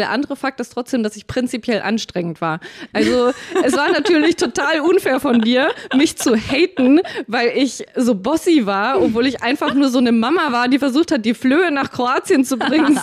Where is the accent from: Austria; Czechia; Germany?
Germany; Forchheim, Bavaria; now in Berlin, Germany; Ich komme aus der Nähe von Nürnberg, aus Forchheim, und habe damals aber in München gelebt.